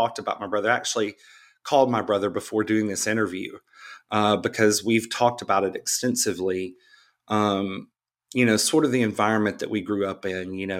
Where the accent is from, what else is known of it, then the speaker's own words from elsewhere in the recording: Memphis, Tennessee, United States; I grew up in Memphis, my parents, you know, played music all the time